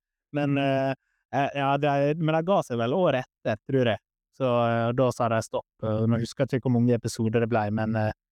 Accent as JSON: {"language": "Norwegian", "town": "Larsnes", "region": "Møre og Romsdal", "country": "Norway", "tie": "born or raised there", "moved": "yes", "lives_now": "Oslo, Norway", "said": "Da jeg flyttet til Oslo, så husker jeg at folk hjemme på Larsnes sa, ja, nå skal han til Oslo bli skådespiller."}